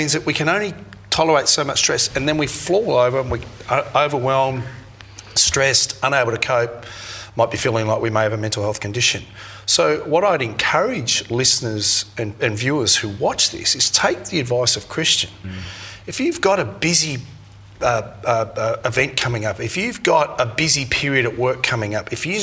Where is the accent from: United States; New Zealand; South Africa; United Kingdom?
New Zealand; now in Australia; I love Australia. I'm a Kiwi of it, but I've lived here most of my life.